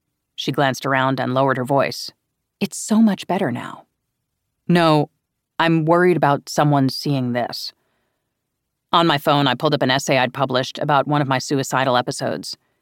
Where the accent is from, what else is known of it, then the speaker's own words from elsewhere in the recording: Illinois, United States; In my home state of Illinois, aggravated assault, a felony depending on the circumstances, can get less than a year.